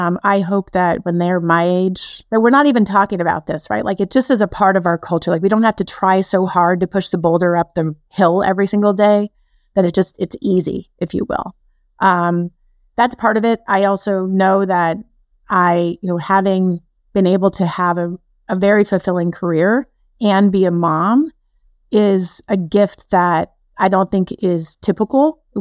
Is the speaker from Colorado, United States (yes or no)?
yes; Denver, Colorado, United States; I grew up in South Denver and I went to a very large high school and I never really went without.